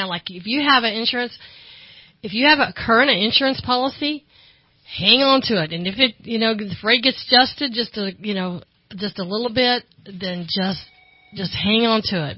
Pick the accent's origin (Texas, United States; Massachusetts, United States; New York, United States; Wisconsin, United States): Texas, United States; I grew up near Galveston, and you'd be surprised, that is just Hurricane Alley